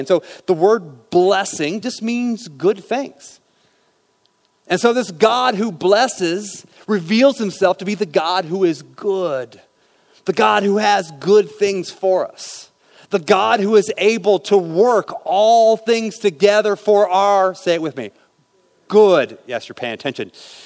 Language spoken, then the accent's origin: English; St. Joseph, Missouri, United States; that's right, you may not have known that, I grew up in St. Joe.